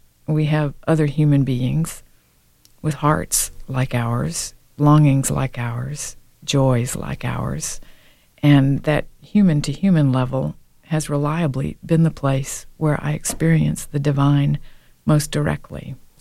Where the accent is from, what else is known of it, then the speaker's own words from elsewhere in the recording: the South, United States; But I am a Southerner